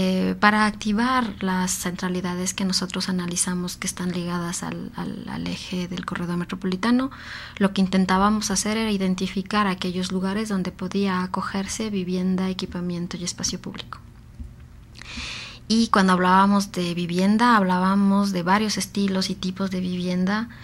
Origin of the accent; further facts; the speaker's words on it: Quito, Pichincha, Ecuador; sabiendo que somos de Quito, que morimos de frío